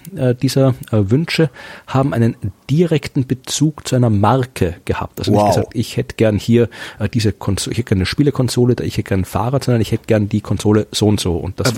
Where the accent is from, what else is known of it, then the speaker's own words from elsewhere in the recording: Austria; Aber Christkind ist bei uns in Österreich ganz klar.